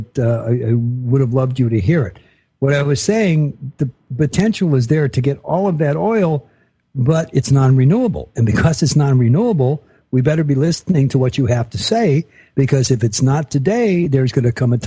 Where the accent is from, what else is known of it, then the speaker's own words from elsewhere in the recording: Los Angeles, California, United States; I was brought up in Los Angeles.